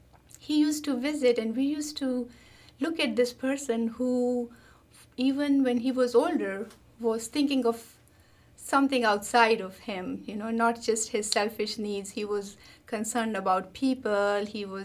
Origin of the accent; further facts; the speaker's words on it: Peshawar, Khyber Pakhtunkhwa, Pakistan; So I grew up in Peshawar, which is a valley city close to about 50 miles from Khyber Pass